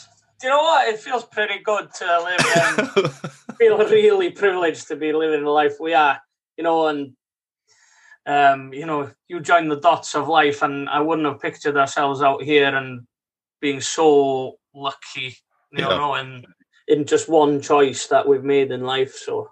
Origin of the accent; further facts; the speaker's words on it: Capel Garmon, Wales, United Kingdom; now in New Zealand; I'm actually from Capagarmon in Bitters of Coed, just above the. Most people have heard of Bitters of Coed if they've been to Snowdonia. So yeah. From there originally, went to school in Chiaroost